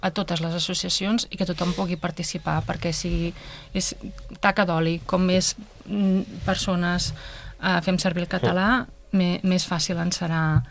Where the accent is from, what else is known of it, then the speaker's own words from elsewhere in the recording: Catalonia, Spain; born there; first language ca; jo soc catalanoparlant, nascuda aquí, i ho veig inclús a casa meva